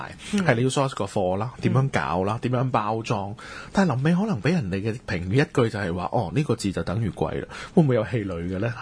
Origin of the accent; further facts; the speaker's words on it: Hong Kong; 我哋香港人咧，甚至乎我諗好多亞洲嘅地區都係咁嘅